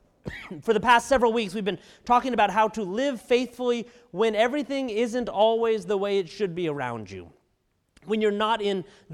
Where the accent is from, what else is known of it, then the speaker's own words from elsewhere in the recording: California, United States; also born or lived in New Jersey; now in Texas, United States; I'm a Californian living in Texas.